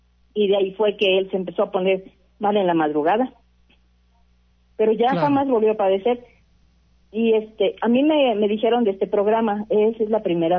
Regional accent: Xalapa, Veracruz, Mexico; pues yo soy de Jalapa y teníamos poco de haber llegado a vivir allá

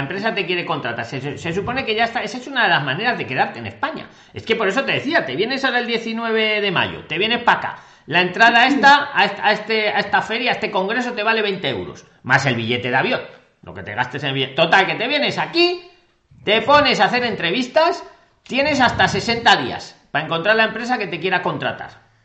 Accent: Nicaragua; yo estoy aquí en Nicaragua y me dedico a pasear turistas por aquí, por mi pueblo en Nicaragua.

